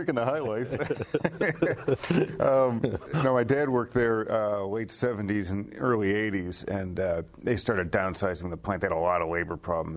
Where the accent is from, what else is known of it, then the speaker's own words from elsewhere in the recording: Syracuse, New York, United States; I grew up in Syracuse, which is Fulton's north of Syracuse.